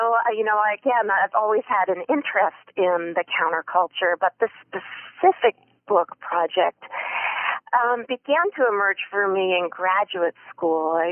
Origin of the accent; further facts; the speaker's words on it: Amherst, Massachusetts, United States; Born and raised in Amherst.